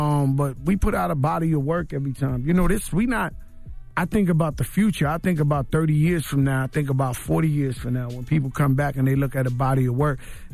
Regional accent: New York City, New York, United States; You know, I'm Puerto Rican, you know what I'm saying? I'm from the Bronx. I'm born in the Bronx, but my roots is Puerto Rican.

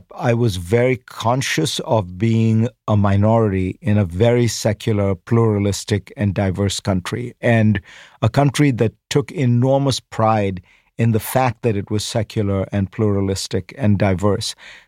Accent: India; I grew up in India in the 70s.

